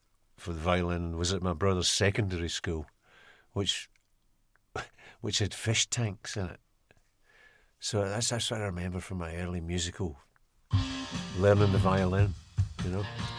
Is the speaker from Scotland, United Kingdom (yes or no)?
yes; Glasgow, Scotland, United Kingdom; I grew up in Glasgow, right in the centre of Glasgow.